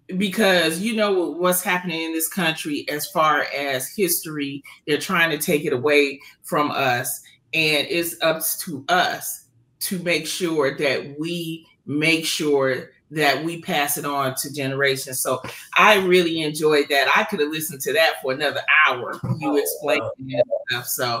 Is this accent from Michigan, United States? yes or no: yes; Detroit, Michigan, United States; I mean, Motown, I'm from Motown.